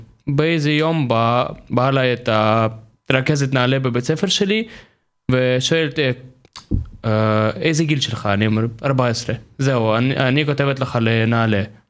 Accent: Kyiv Oblast, Ukraine; Hebrew is a second language; now in Israel; ליד קייב.

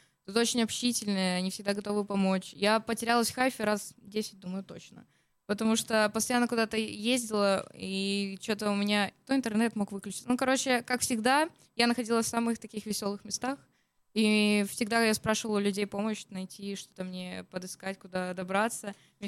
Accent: Odesa, Odesa Oblast, Ukraine; Я с Одессы, с Украины.

